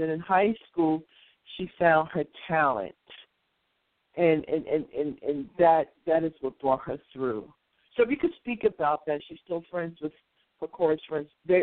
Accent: United States; growing up in America as a Muslim

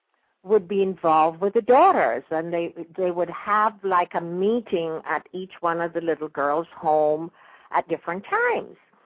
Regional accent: Jamaica; when I grew up in Jamaica, I know how it smells

